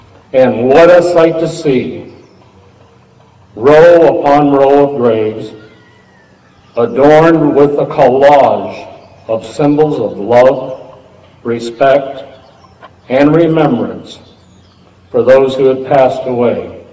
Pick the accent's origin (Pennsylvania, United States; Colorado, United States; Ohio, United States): Pennsylvania, United States; Erie; As a youngster growing up in Erie, PA, I vividly recall the activities surrounding Memorial Day.